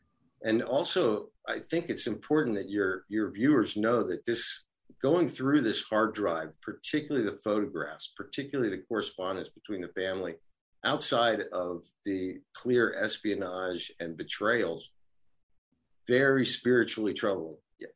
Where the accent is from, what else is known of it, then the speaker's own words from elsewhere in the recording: Pennsylvania, United States; I grew up outside of Philadelphia, sort of right near Valley Forge out on the Western Main Line, I guess you call it.